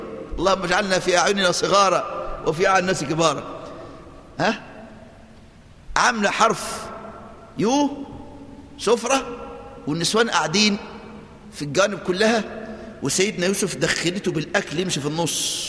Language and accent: Arabic; Egypt; وده طبيعة النسوان عندنا في مصر من زمان